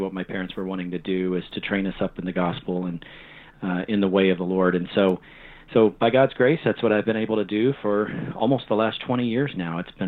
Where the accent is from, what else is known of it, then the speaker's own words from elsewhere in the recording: Texas, United States; when we were growing up in East Texas at the time, my parents were homeschooling my sister and I.